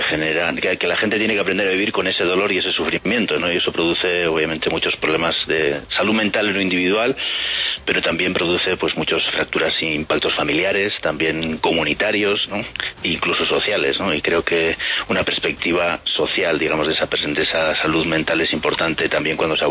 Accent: Bilbao, Basque Country, Spain; Sí, soy del País Vasco, de Bilbao.

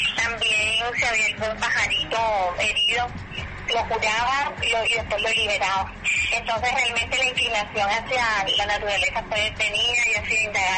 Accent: Corozal, Sucre, Colombia; soy de Corozal, nací en el barrio de la Concepción.

